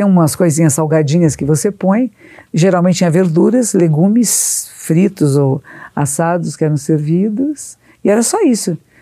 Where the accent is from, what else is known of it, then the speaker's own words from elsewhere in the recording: Brazil; Para nós que somos aqui do Brasil